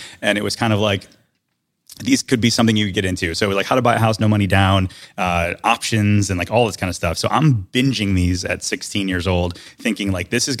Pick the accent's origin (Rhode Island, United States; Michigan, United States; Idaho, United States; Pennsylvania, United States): Michigan, United States; Detroit; I grew up in Detroit, Michigan, and got into real estate at 18.